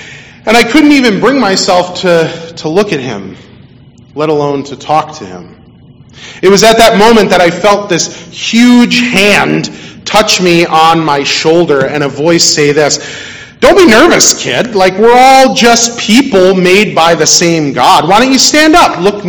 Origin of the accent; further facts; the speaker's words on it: New Jersey, United States; I grew up in New Jersey. Don't hold that against me.